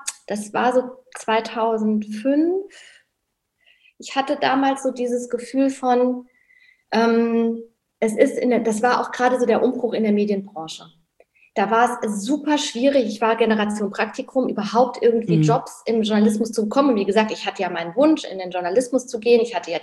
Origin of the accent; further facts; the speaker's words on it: Saarland, Germany; meine Ursprünge liegen im Südsaarland, wenn man das überhaupt so sagen kann, das Saarland im Süden.